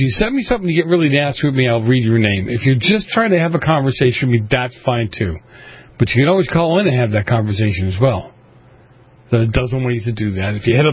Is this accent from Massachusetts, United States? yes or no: yes; Boston, Massachusetts, United States; Now, I grew up in Boston, and here's what I can tell you.